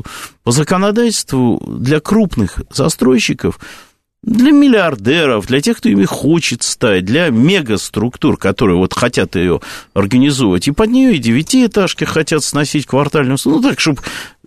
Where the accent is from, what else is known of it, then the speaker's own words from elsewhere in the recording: Moscow, Russia; Я оцениваю это как москвич.